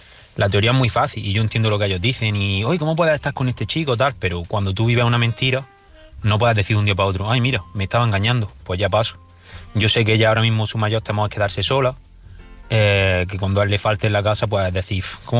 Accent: Purullena, Andalusia, Spain; de Purullena, de Granada, un pueblecito.

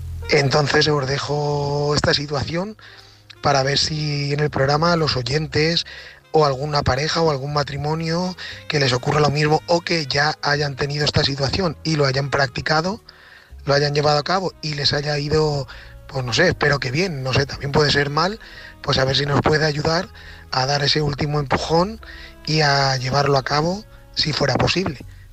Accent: Valencia, Valencian Community, Spain; soy de Valencia.

